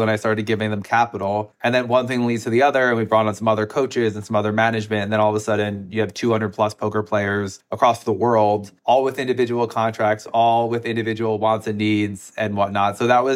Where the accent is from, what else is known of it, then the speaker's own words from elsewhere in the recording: Pennsylvania, United States; I am from Bucks County, Pennsylvania.